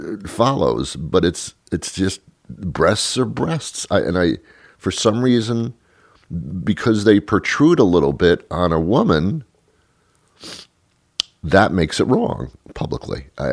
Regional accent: Queens, New York, United States; I'm from Queens. Hi. Just across the bridge.

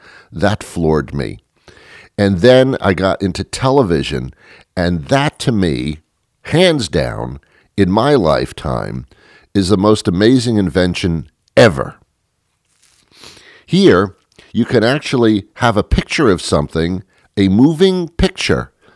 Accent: Teaneck, New Jersey, United States; I was brought up in Teaneck, New Jersey, which was about, I'd say about 5 miles into New Jersey from the George Washington Bridge.

